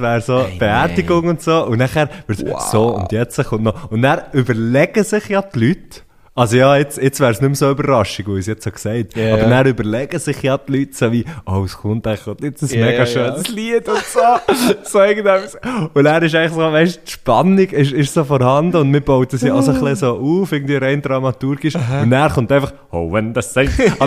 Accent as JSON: {"language": "German", "town": "Dotzigen", "region": "Bern", "country": "Switzerland", "lives_now": "Biel, Switzerland", "said": "Ich bin 37, jetzt geht frisch und fühlt sich super an. Es geht zwar. Ich komme aus Dotzigen. Das ist eine Metropolitanregion im Seeland. Mittlerweile wohne ich, respektive schon sehr lange, wohne ich in Biel."}